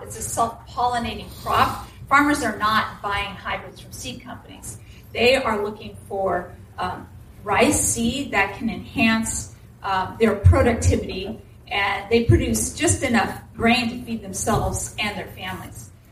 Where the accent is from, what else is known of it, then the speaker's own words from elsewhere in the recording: California, United States; I mean, I grew up in the Bay Area, so you got to have that healthy skepticism. Although my whole hometown is now big Google, right.